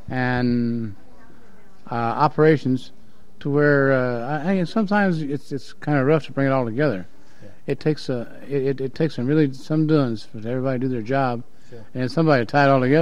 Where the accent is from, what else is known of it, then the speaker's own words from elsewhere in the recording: St. Louis, Missouri, United States; I'm not from Illinois, but yeah, I went to school in St. Louis, and I was from there originally.